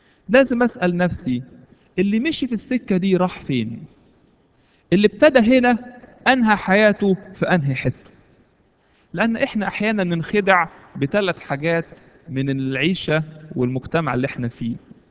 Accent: Egypt; واحنا لما تربينا في مصر على المحافظة وتربينا على الصح والغلط والحلال والحرام

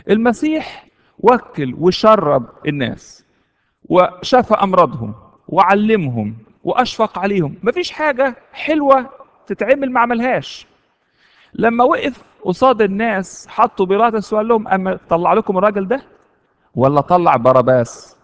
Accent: Egypt; واحنا معرفش ليه كمصريين لما حد ما يكونش عنده يعني وقت يتكلم معانا

